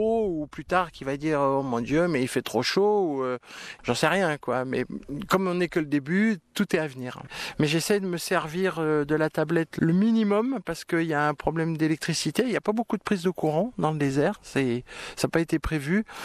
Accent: Al Hoceima, Tanger-Tetouan-Al Hoceima, Morocco; also born or lived in Tangier; Je suis né au Maroc, il y a un paquet d'années déjà, en 65. Et je suis né à Al-Hoceima, dans le nord, donc je suis riffin. Et j'ai passé 7 ans à Al-Hoceima et j'ai passé ensuite 7 ans à Tanger.

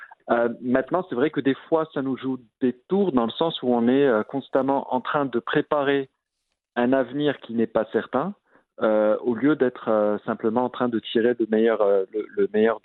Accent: Morocco; moved away as an adult; Ça fait 10 ans que j'ai quitté le Maroc, Donc en fait, c'est assez inhabituel parce que j'ai quitté le Maroc assez tardivement. J'avais déjà 33 ans.

